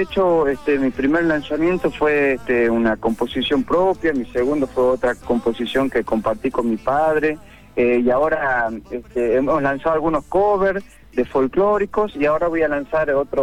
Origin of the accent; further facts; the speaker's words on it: Salta, Argentina; now in Córdoba, Argentina; me vine a Córdoba, porque soy salteño, nací y criado en Salta Capital. Me vine a Córdoba a estudiar música y a trabajar con los muchachos